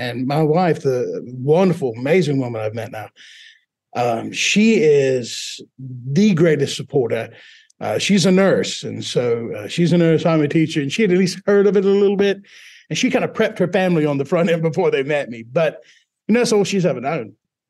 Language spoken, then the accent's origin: English; Buzzard Roost, Mississippi, United States; accent: Southern drawl; Now, when I'm talking to the first one, it's a deep Southern drawl. I grew up in Buzzard Roost, Mississippi.